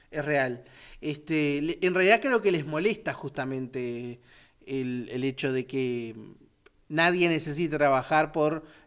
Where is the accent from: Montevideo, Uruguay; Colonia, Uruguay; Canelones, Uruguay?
Colonia, Uruguay; Yo que vengo de Colonia